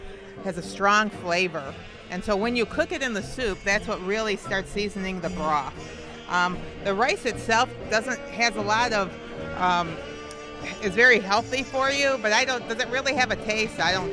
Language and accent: English; Lansing, Michigan, United States; We're from Lansing, so this is our home